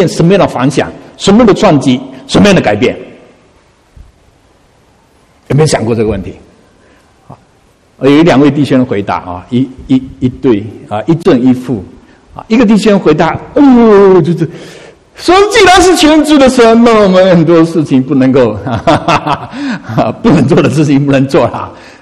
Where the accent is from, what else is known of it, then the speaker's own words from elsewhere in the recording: China; 我就说我们是中国人